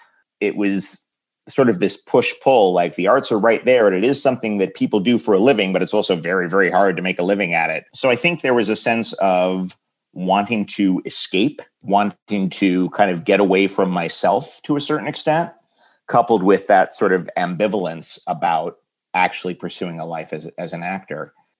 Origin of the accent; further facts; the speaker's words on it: New York City, New York, United States; also born or lived in Queens; I was born in Queens, but I grew up in Manhattan from the age of three, yeah. So it's New York City in the 70s and 80s.